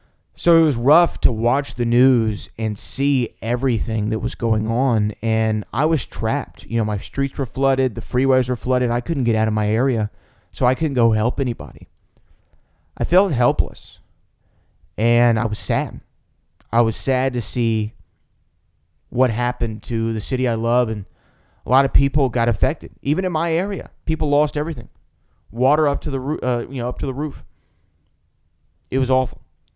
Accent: the South, United States; accent: Southern; there goes my southern accent

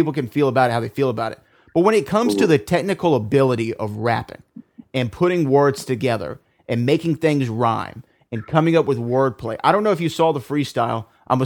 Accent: Houston, Texas, United States; Obviously I'm from Houston.

